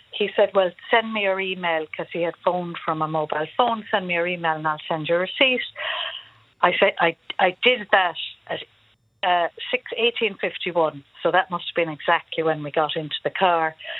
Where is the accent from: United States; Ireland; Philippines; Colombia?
Ireland; Spanish Point, Munster; now in Brussels, Belgium; I'm from County Clare, but I live in Brussels. I'm from Spanish Point.